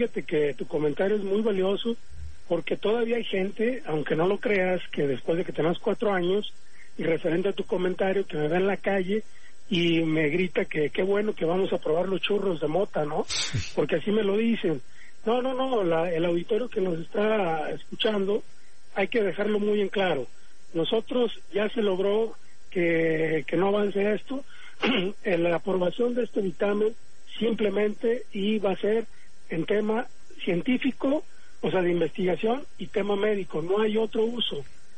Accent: Mexico; como médico, como padre de familia y como mexicano, nunca la he atorado yo

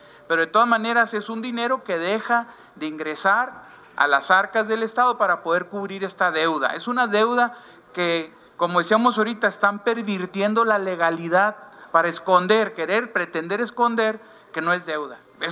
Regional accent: Chihuahua, Mexico; nosotros, Gustavo Madero también, incluido en esta fracción que somos de Chihuahua

